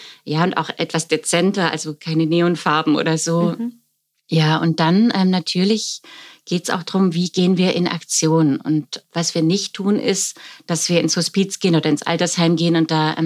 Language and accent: German; Ulm, Baden-Württemberg, Germany; ich komme aus Ulm, bin ursprünglich, komme ich vom Theater, bin in eine Theaterfamilie reingeboren.